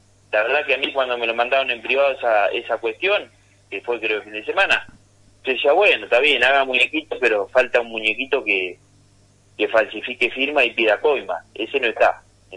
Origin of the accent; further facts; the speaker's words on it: Sierra de la Ventana, Buenos Aires Province, Argentina; yo soy de Sierra de Ventana y los vecinos de Sierra me conocen.